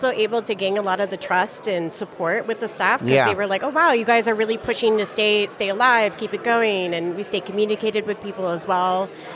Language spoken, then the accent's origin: English; Detroit, Michigan, United States; I grew up in Detroit, so Chicago's always been my second home